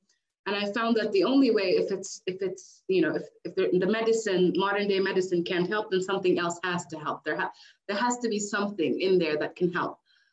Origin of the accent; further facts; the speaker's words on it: Palestine; As they said, I'm from Palestine, so I work a lot with trauma.